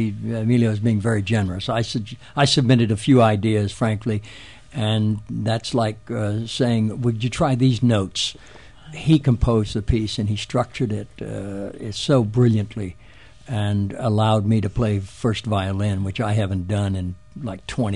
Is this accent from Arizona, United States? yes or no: no; Dayton, Ohio, United States; We were in my hometown, Dayton, Ohio.